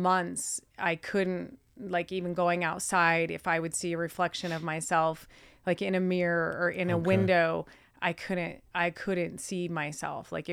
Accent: Page, Arizona, United States; So, yeah, I grew up in Lake Powell, Arizona, specifically Page, Arizona, super small town.

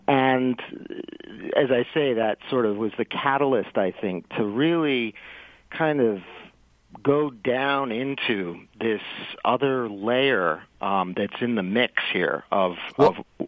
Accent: New England, United States; also born or lived in California; But growing up, actually not so much growing up in New England, but I moved away to California to do graduate school work, and I came back and taught in New Hampshire for a while.

